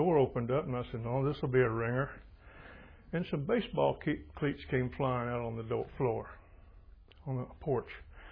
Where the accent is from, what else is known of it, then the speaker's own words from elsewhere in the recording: Arlington, Texas, United States; I grew up in Arlington, Texas.